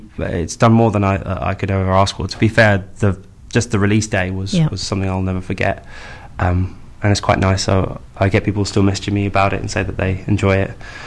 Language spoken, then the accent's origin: English; South Africa; I grew up in South Africa.